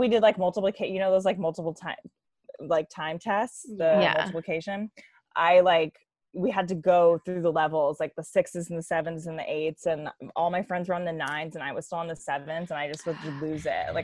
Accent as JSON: {"language": "English", "region": "Massachusetts", "country": "United States", "tie": "born or raised there", "said": "So yeah, I grew up in suburban Massachusetts"}